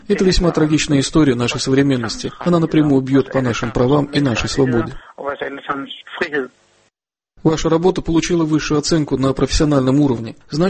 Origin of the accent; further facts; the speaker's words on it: Denmark; Буквально в эти дни мой родной город переживает шок после нападения